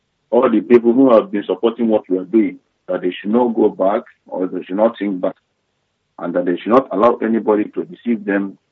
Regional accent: Nairobi, Kenya; now in Japan; I'm calling from Japan. I'm from Nairobi.

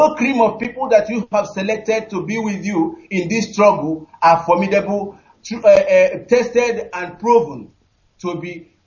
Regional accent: Njaba, Imo, Nigeria; now in Malaysia; from Njaba, Imo State, Biafra land.

